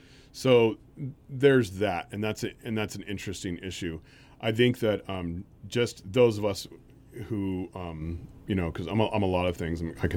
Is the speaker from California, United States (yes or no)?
yes; California, United States; born or raised there